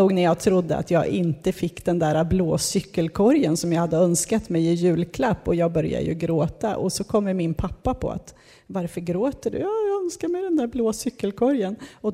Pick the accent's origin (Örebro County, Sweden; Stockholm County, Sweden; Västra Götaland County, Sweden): Örebro County, Sweden; Kumla; Jag är född på Örebro BB, uppvuxen i Kumla, bara i nästa kvarter här.